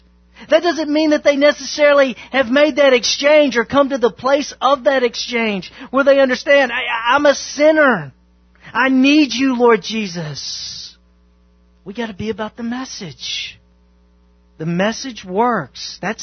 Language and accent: English; the South, United States; I'm country and, you know, I'm from the South. And I kind of grew up in an environment where, you know, people kept a list.